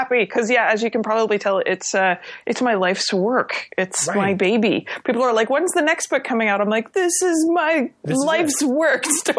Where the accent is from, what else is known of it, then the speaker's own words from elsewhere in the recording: New Jersey, United States; now in Canada; I grew up in New Jersey. I'm actually from the States, even though I am now a proud Canadian.